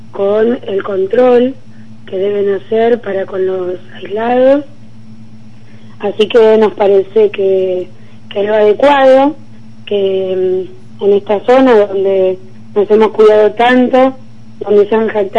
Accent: Viedma, Río Negro, Argentina; Exactamente, yo soy de Viedma, estoy en Viedma

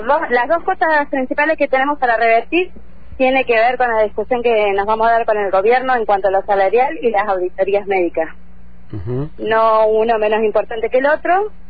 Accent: Choele Choel, Río Negro, Argentina; Sí, soy de Chorechuel, de la seccional Valle Medio, nacida, criada.

